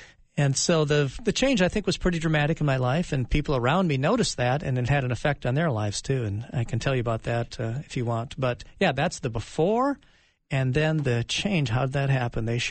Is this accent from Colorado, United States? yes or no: no; Marshall, Minnesota, United States; Well, my life growing up in Marshall, Minnesota, son of a music teacher, we had a good home